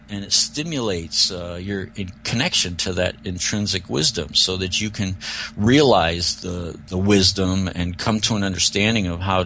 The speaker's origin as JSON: {"language": "English", "region": "Arizona", "country": "United States", "tie": "born or raised there", "said": "as a boy, I grew up in the Verde Valley, right there where Sedona is"}